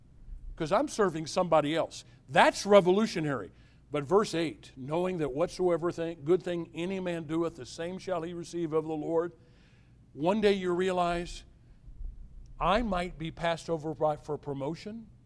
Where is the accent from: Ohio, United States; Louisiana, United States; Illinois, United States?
Illinois, United States; The churches where I grew up in Southern Illinois were started by one man, John Mason Peck.